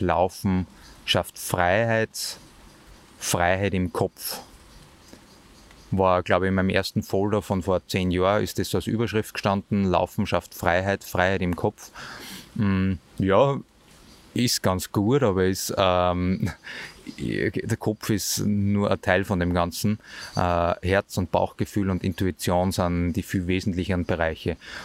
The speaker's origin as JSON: {"language": "German", "country": "Austria", "tie": "born there", "said": "ich bin weiß, ich bin in Österreich geboren"}